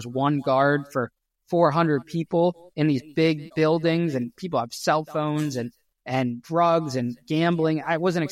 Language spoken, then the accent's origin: English; Danbury, Connecticut, United States; the famous Danbury, Connecticut prison, which Orange is the New Black is based on. And that was my hometown.